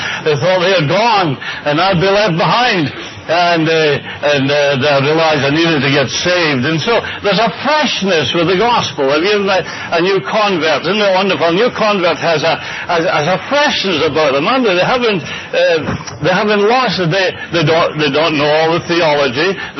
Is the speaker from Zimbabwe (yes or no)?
no; Scotland, United Kingdom; I was brought up in Scotland, in case you haven't guessed, but I was brought up in Scotland and deeply religious. My mother was West Highland.